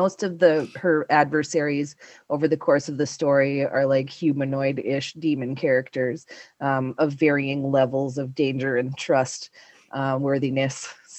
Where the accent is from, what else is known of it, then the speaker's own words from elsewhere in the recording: Canada; accent: Canadian; I'm Canadian and I have a Canadian voice